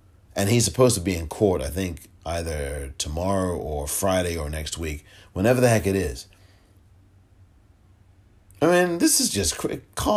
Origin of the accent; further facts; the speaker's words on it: London, United Kingdom; and I'm a Londoner, look, just because I'm not living in London, that doesn't mean I'm not a Londoner.